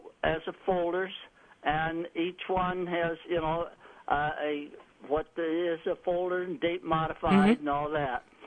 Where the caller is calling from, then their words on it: Hilton, New York, United States; I'm calling from Hilton.